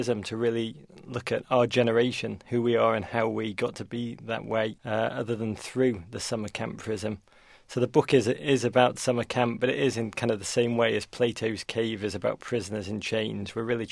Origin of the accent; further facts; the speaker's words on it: Liverpool, North West England, United Kingdom; moved away as an adult; now in United States; I grew up in Liverpool, England, which was a remarkable place to come of age.